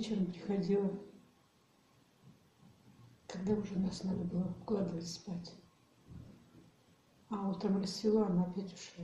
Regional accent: Topchikha, Altai Krai, Russia; also born or lived in Kolpakovo; Я родилась 15 июля 1940 года в селе Колпаково Топчихинского района Алтайского края. И там я жила до 49 года. Потом мы переехали в районный центр Алтайского, Топчихинский район тоже Алтайского края, где и продолжалась моя жизнь.

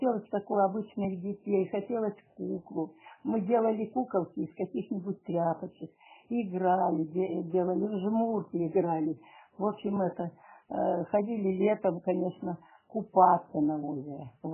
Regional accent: Kabanka, Novosibirsk Oblast, Russia; born there; Ну, я родилась в Новосибирской области, Татарского района, село Кабанка. В 1935 году, 25 ноября 1935 года я родилась.

